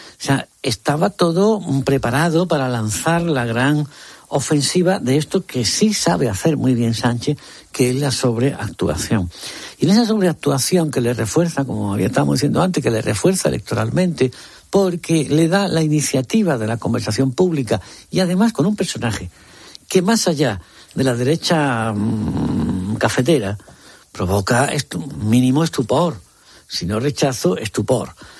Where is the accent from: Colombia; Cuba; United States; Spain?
Spain; la víctima real somos los españoles ya. que no queremos trincheras.